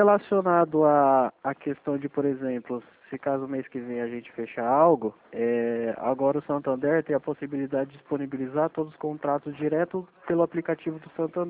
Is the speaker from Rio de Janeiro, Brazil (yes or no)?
no; São Paulo, Brazil; Eu sou daqui de São Paulo.